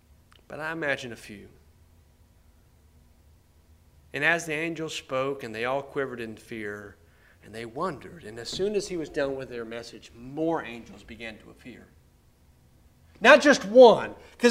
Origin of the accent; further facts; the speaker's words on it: Alabama, United States; mainly because I'm from Alabama, and we're not very wise down there.